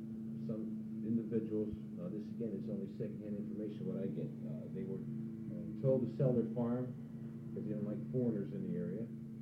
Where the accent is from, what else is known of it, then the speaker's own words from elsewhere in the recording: Farrell, Pennsylvania, United States; But growing up in Farrell was, I wouldn't think it would be anything unique other than everybody back in the late 30s, 40s, 50s seemed to be like one big happy family.